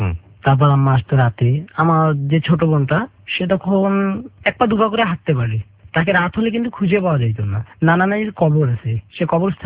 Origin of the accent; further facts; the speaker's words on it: Rangpur, Rangpur Division, Bangladesh; আমি রংপুর থেকে আসছি।